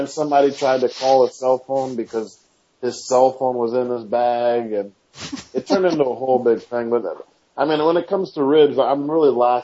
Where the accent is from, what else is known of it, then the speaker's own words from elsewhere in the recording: New Jersey, United States; I'm from New Jersey.